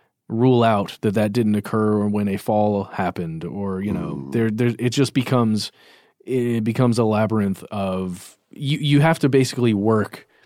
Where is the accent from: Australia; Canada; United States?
United States; Georgia; I grew up near Lake Lanier, which is a fairly large man-made lake here in Georgia.